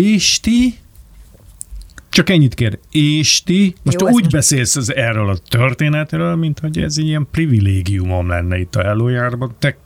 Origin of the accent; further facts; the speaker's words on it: Budapest, Hungary; Én egy nagyon szegény környezetben nőttem föl Kőbányán.